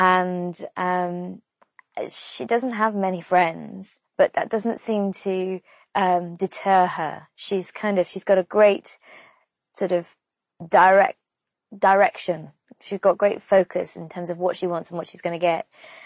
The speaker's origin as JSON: {"language": "English", "country": "United States", "tie": "born or raised there", "said": "And because I grew up in the States, I used to have an American accent as a child, so I could also do American."}